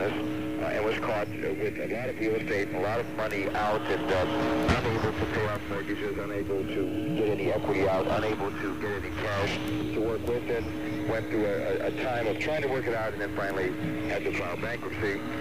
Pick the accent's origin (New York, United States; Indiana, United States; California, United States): Indiana, United States; Indianapolis; moved away; I was born and raised in Indianapolis, but left here in 1969, moved to Cincinnati because of business opportunity there.